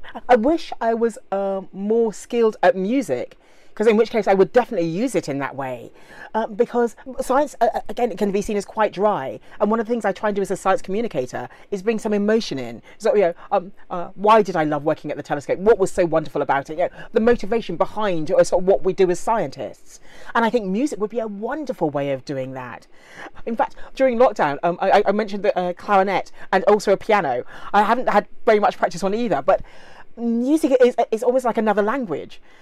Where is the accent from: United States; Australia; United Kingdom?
United Kingdom; London; As a kid growing up in London, to work in somewhere like that just blew my mind.